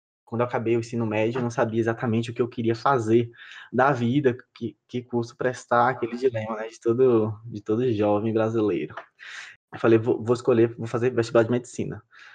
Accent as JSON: {"language": "Portuguese", "country": "Brazil", "moved": "as an adult", "said": "Eu meio que fugi do Brasil para não fazer cursinho. Só que aí eu caí de paraquedas na África"}